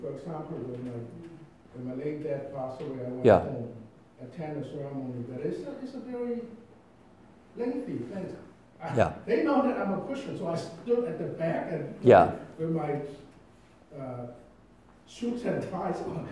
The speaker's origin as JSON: {"language": "English", "country": "Hong Kong", "tie": "born or raised there", "said": "I was born and raised in Hong Kong."}